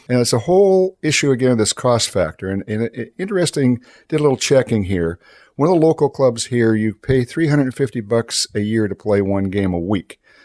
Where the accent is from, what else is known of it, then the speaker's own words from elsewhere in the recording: Edmonton, Alberta, Canada; I mean, we're both from Edmonton. We know how things have operated there.